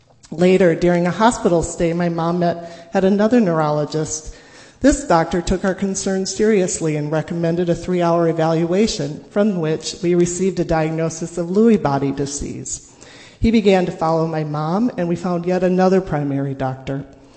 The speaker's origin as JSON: {"language": "English", "town": "Mankato", "region": "Minnesota", "country": "United States", "tie": "born or raised there", "lives_now": "Robbinsdale, United States", "said": "As I mentioned, I live in Robbinsdale. However, my aging issues that my family experienced were in my hometown, Mankato."}